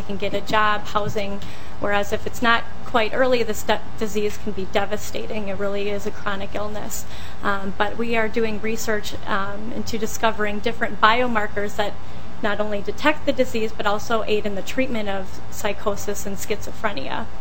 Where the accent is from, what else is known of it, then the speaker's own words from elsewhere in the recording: Saint Paul, Minnesota, United States; I grew up in St. Paul, and I attended the University of Minnesota for my undergraduate education.